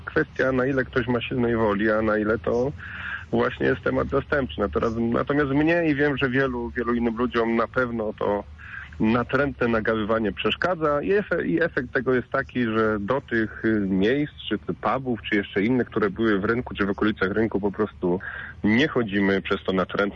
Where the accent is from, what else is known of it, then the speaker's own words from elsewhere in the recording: Poznań, Greater Poland Voivodeship, Poland; born there; jako poznaniak z urodzenia lubiłem chodzić na stary rynek.